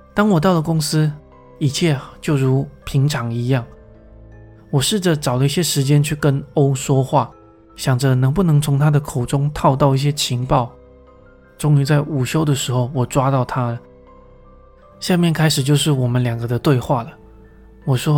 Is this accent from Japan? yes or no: yes; Saitama, Japan; 我的老家在埼玉县